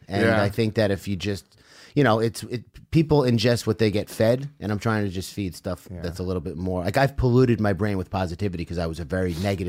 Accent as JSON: {"language": "English", "country": "Ireland", "said": "Well, I'm Irish, so yeah, it was."}